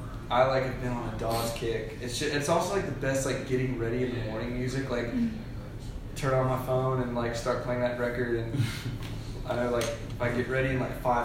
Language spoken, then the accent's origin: English; Smyrna, Tennessee, United States; Like, I grew up in Smyrna, Tennessee, and I had a truck for like 2 days